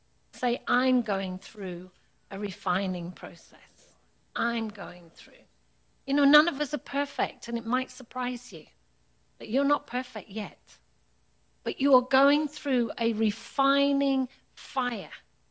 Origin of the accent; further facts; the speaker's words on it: United Kingdom; I'm a true Brit. I don't know about anyone else, but I am British through and through.